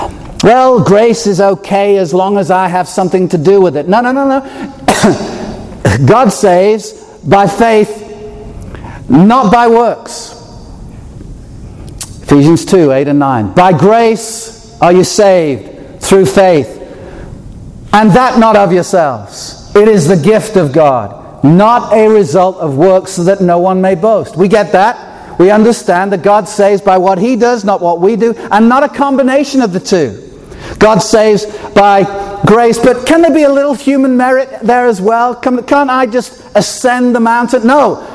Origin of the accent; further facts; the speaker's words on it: England, United Kingdom; I mean, as an Englishman, what's up with that? He chose Israel when he could have waited for us English people to come.